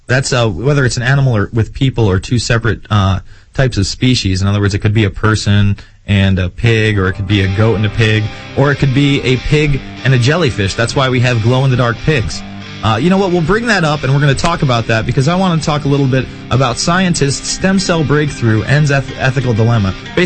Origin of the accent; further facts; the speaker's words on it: Albany, New York, United States; let's jump to Bob in one place that's really close to my hometown, Albany, New York.